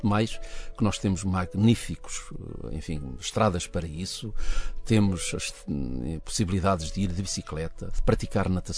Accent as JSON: {"language": "Portuguese", "country": "Portugal", "said": "as festas lá da minha terra, em honra de Nossa Senhora da Piedade, que são sempre no segundo domingo de agosto, irei estar presente, lá está, como todo o orqueirense que se preze vai estar presente."}